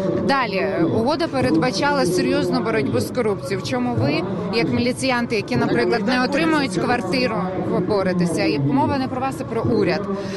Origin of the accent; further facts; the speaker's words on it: Kyiv, Ukraine; я киянка.